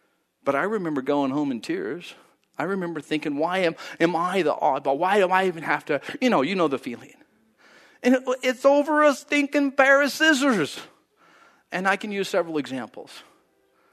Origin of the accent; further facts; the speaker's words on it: Boise, Idaho, United States; I grew up in Idaho. I grew up in Boise.